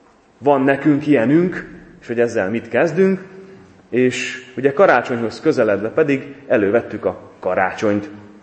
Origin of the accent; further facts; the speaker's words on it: Visk, Zakarpattia Oblast, Ukraine; Visk az, ahol talán még most is többségben van a magyarság. Ahol én születtem, ahol én gyerekkoromat töltöttem, felnevelkedtem, többségben van a magyarság